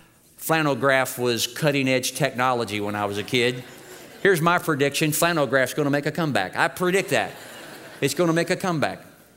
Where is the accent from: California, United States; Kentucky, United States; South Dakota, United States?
Kentucky, United States; Germantown; In the little Methodist church that I grew up in Germantown, Kentucky